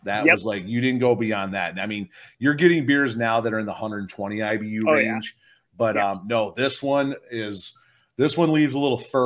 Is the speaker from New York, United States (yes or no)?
no; Alpena, Michigan, United States; I have another Austin Brothers brew from my hometown of Alpena, Michigan.